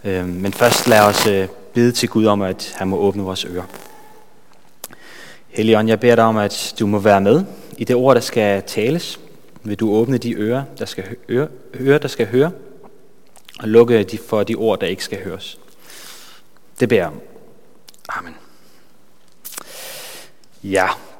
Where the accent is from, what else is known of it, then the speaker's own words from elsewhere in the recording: Jutland, Denmark; Og så er jeg fra Jylland. Så hvis der er noget, I ikke forstår, så kan det være derfor.